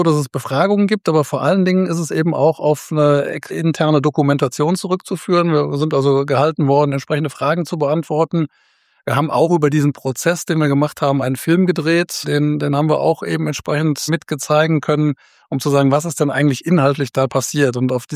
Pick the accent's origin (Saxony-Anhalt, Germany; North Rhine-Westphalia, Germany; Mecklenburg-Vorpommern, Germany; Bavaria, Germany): North Rhine-Westphalia, Germany; Remscheid; bin auch hier in Remscheid geboren, von daher ist das meine Heimatstadt